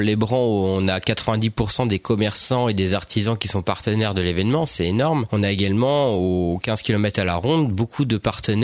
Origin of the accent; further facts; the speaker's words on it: Le Mans, Pays de la Loire, France; je suis originaire de Courguin et du Mans.